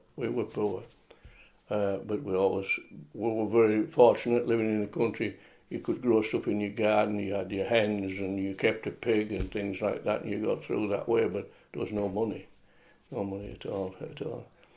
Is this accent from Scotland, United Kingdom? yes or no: no; Preston-under-Scar, Yorkshire and the Humber, United Kingdom; also born or lived in West Scrafton; I'm 94 years old. I was born in West Scrafton in Coverdale, and moved to Preston-under-Sker as a month old on the 10th of May, 1928. And I've lived in the Yorkshire Dales all my life